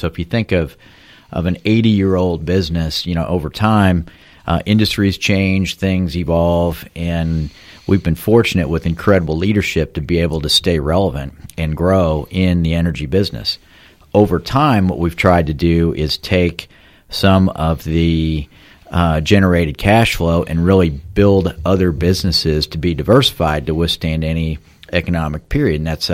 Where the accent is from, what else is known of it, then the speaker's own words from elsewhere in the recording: St. Louis, Missouri, United States; I grew up in St. Louis and other kind of big cities around the country before going to college.